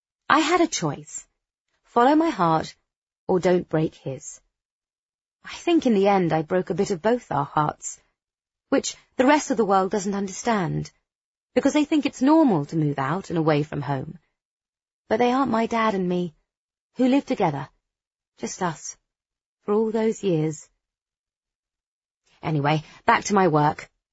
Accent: South West England, United Kingdom; accent: West Country; It was in Birmingham that I decided to lose my West Country accent.

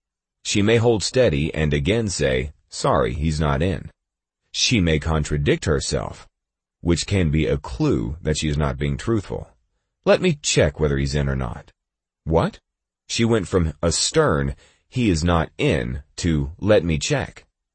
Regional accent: New York, United States; I'm from New York, so I speak fast.

